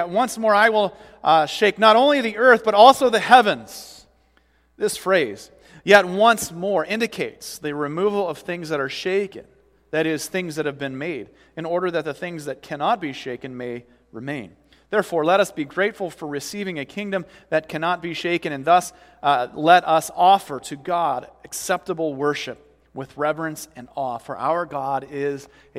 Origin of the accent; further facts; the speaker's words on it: Iowa, United States; I'm from Iowa, okay? So I learned at a very young age to watch out for deer. In fact, I was in one of the heaviest deer populated counties in Iowa.